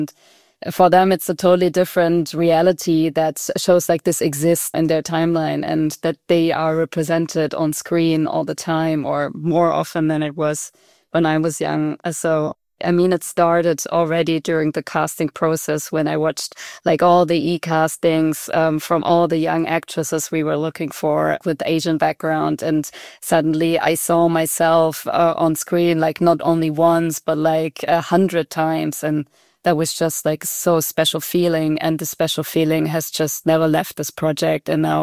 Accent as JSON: {"language": "English", "region": "Baden-Württemberg", "country": "Germany", "tie": "born or raised there", "said": "Well, so I grew up in the Black Forest, and I mean, as a child, it was also a magical place because you could play in the forest for hours and hours"}